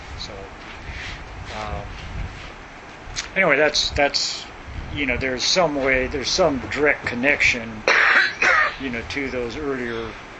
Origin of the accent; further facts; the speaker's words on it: West Coast, United States; and we come from the West Coast, which was pretty heavy anti-war stuff going on.